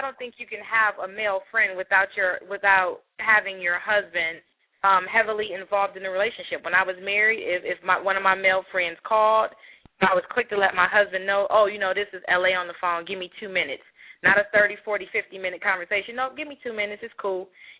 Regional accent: Detroit, Michigan, United States; He knew I was from Detroit based on something I had on.

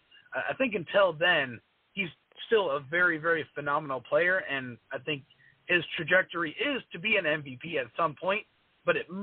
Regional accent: San Diego, California, United States; Obviously, like I said, I'm from San Diego, and it was hurtful

